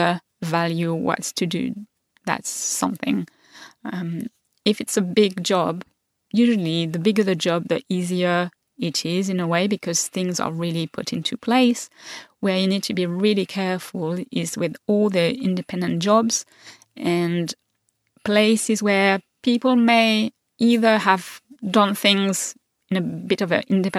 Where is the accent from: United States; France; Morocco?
France; accent: French; English is a second language; And he heard my name, he heard my French accent, and started talking to me about France and all his memory.